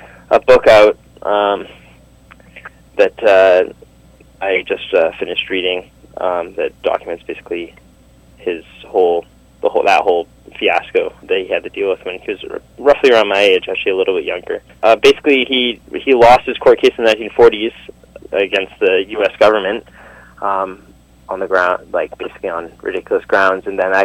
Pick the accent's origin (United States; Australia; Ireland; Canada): Canada; Vancouver, British Columbia; I'm born and raised in Vancouver. My dad is American originally. He's Japanese-American. And my grandfather is Japanese-American as well. So my Japanese ancestry goes back to my great-grandfather, Shungo